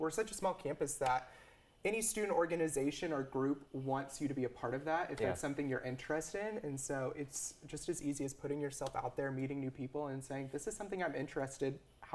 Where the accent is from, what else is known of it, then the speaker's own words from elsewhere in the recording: Norman, Oklahoma, United States; That was my entire plan, my entire life growing up in Norman.